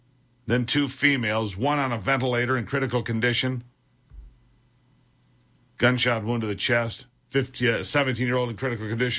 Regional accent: Michigan, United States; I mean, when we were younger, and I grew up in Michigan, this time of the year, people would often have guns at school

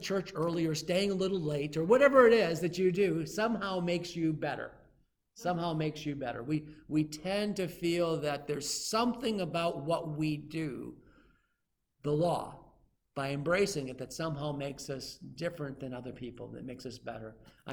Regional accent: Florida, United States; And I'm American, I'm a Floridian, I'm all for Florida State

